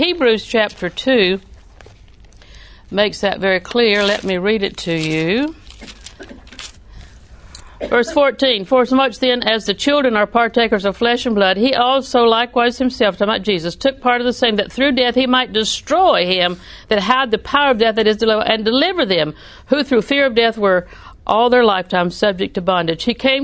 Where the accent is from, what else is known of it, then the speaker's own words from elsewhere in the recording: Auburndale, Florida, United States; also born or lived in Winter Haven / Lakeland; I'm a southerner with sand in the shoes. You know how that goes. I was raised in Winter Haven, Lakeland, Auburndale. And Auburndale is my home, so you can tell.